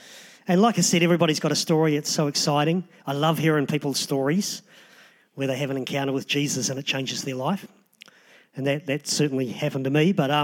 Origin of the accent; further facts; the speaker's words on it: Christchurch, Canterbury, New Zealand; I was born in Aranui, just not far down the road there. And so grew up in a normal, dysfunctional Aranui family.